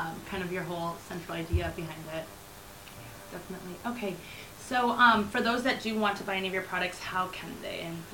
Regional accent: Michigan, United States; I'm from Michigan, and then I didn't really, I'm not going to say I littered when I was in Michigan.

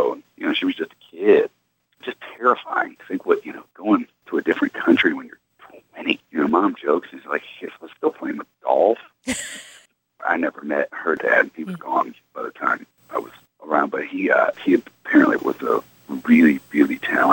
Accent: Massillon, Ohio, United States; Then in Wadsworth, Ohio, I grew up in Massillon, Ohio

